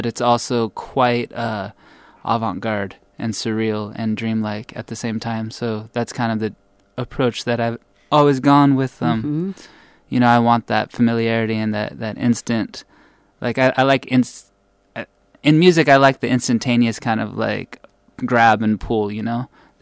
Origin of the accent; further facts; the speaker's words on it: Rainbow, California, United States; born there; now in Portland, United States; I was born in a tiny California town called Rainbow, and despite the name, it's actually a very hard working class blue collar town. It's in Southern California.